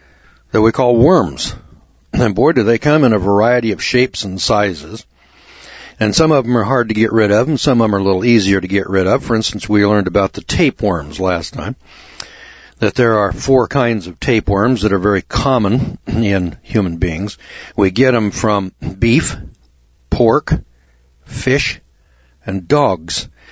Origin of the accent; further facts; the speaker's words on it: United States; I'm an American. I live in America, the land of the free, the home of the brave, where we have clean food, clean water.